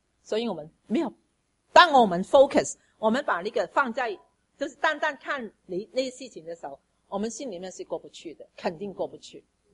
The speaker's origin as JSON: {"language": "Chinese", "country": "China", "said": "因为当时啊，我们其实以色列人跟我们中国人很像的，没有小孩，没有儿子啊。"}